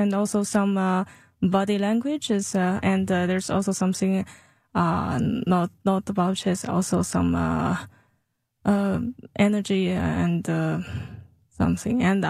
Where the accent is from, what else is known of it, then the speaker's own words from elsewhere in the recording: China; Yeah, I'm from China.